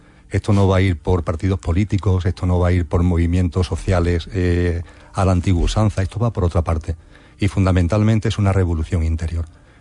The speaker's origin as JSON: {"language": "Spanish", "region": "Andalusia", "country": "Spain", "accent": "Andalusian", "said": "yo soy andaluz y la S se me escapa."}